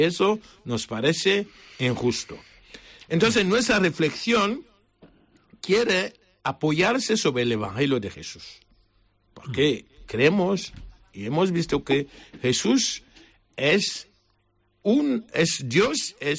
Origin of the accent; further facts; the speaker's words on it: South, Cameroon; Spanish is a second language; moved away as an adult; now in Spain; Yo soy sacerdote de Camerún, de la diócesis de Bolobá, al sur de Camerún